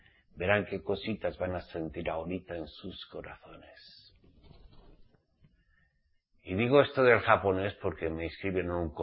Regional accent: Spain; Porque aunque yo soy español

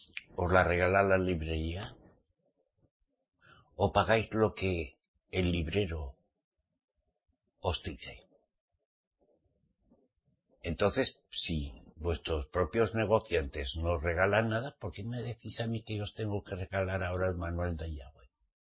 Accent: Navarre, Spain; En mi tierra venden un vino cose que es buenísimo. Es que yo soy navarro, ¿saben?

